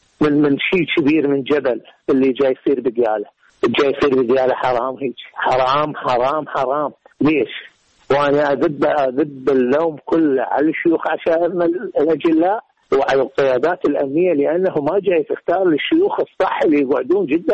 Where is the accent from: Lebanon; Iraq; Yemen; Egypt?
Iraq; Diyala Governorate; إن إحنا كعراقيين وكأهل ديالة بالخصوص.